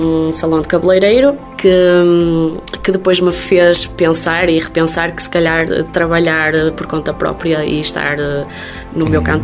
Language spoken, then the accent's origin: Portuguese; Santa Marta de Portuzelo, Viana do Castelo, Portugal; Eu não queria sair da zona da Miadela porque sou de Santa Marta de Portizelo